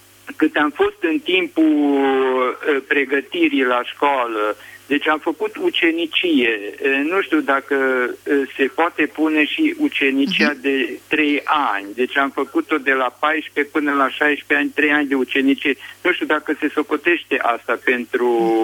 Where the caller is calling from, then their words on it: Arad, Arad County, Romania; din Arad.